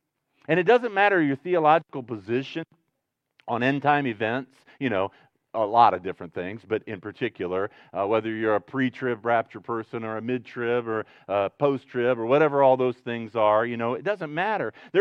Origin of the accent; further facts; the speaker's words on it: Ohio, United States; We grew up in Northwest Ohio, landlocked.